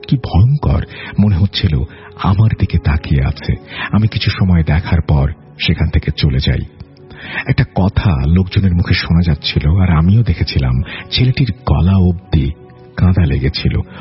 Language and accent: Bangla; Rajshahi, Rajshahi Division, Bangladesh; আমি এই এলাকায় বড় হয়েছি, আমার দাদাবাড়ি এই এলাকায়।